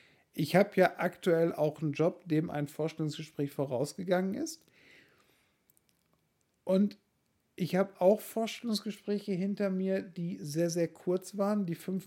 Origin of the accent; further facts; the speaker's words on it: North Rhine-Westphalia, Germany; Ich komme aus dem Kreis Olpe